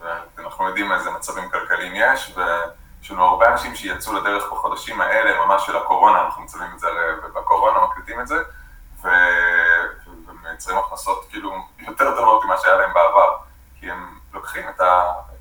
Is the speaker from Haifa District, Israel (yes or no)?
yes; Haifa, Haifa District, Israel; אני לא קיבוצניק במקור, אני גר בקיבוץ, אבל אני חיפאי במקור. אבל כן, אני גר בקיבוץ